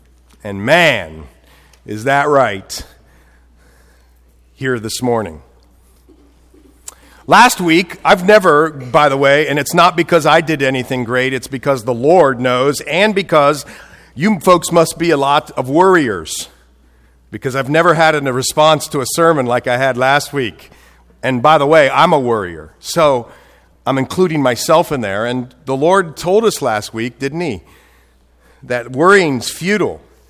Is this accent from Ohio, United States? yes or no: yes; Columbus, Ohio, United States; I'm from Columbus, Ohio, okay? Originally.